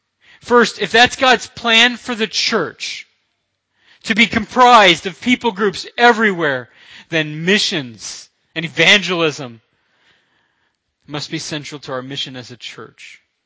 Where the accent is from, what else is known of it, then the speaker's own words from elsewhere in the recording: Deep South, United States; I grew up in the Deep South where racism was a thing.